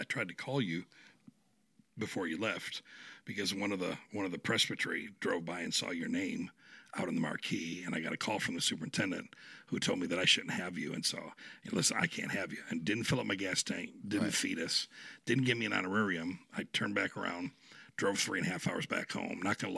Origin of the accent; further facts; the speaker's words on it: Michigan, United States; I mean, where I grew up in Michigan, it was, of course, most of the names of the towns around there were like Indian names